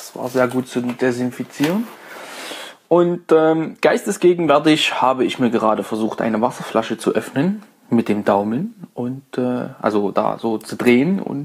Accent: Saxony, Germany; dann lasse ich mich auch gerne als Sachse beschimpfen. Und das mögen wir Vogtländer nicht

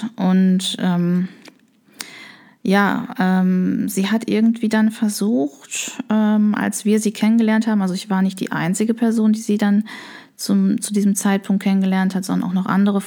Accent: North Rhine-Westphalia, Germany; wir stammen aber beide hier aus dem Ruhrgebiet, sehr nah beieinander

